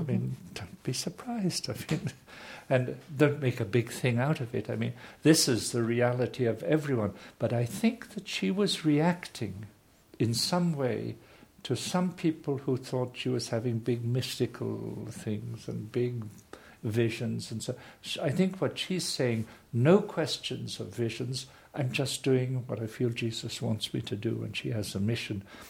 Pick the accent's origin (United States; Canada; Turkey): Canada; being Canadian and my father being there